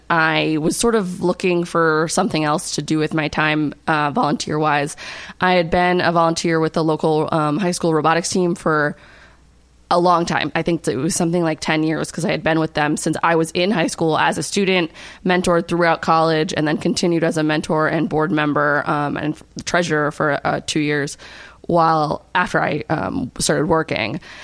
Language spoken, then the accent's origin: English; Middletown, Rhode Island, United States; I grew up in Middletown, which is just, for people who don't know, maybe the next town over from Newport. And I went to URI for engineering, and after I graduated, I moved into Newport.